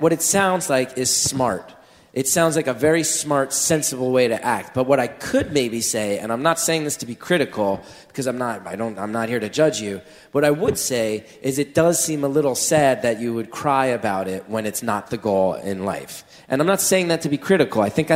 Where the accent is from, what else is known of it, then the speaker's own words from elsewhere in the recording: New Jersey, United States; I grew up in New Jersey where all the stereotypes is that we're like scum humans.